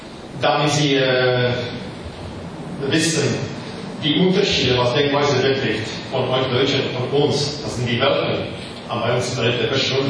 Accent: Switzerland; German is a second language; Ich bin ein Schweizer

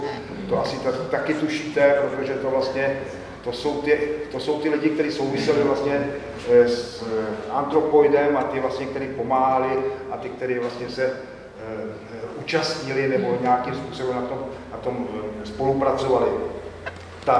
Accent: Prague, Czechia; protože já jsem z Libně, z Prahy

